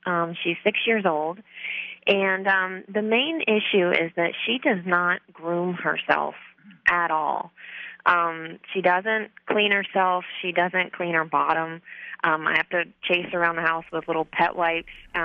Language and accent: English; Jacksonville, Florida, United States; I'm from Jacksonville, Florida.